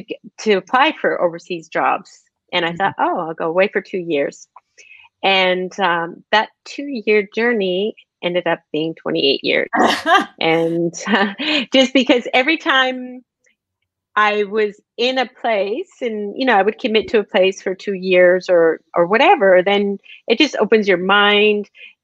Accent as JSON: {"language": "English", "country": "Canada", "tie": "born or raised there", "said": "if I just move back to my hometown in Canada"}